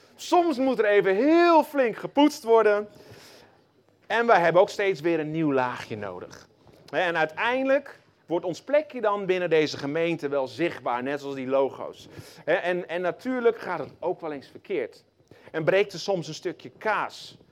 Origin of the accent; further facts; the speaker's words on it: Gouda, South Holland, Netherlands; dat ik in Nederland woon, dat ik uit Gouda kom